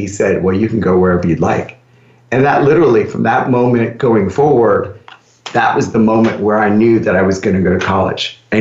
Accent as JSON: {"language": "English", "country": "Panama", "tie": "born or raised there", "also_born_or_lived": "New Mexico / Las Vegas", "moved": "yes", "lives_now": "United States", "said": "So I grew up in Panama. And when we moved to the States, we initially moved back to New Mexico."}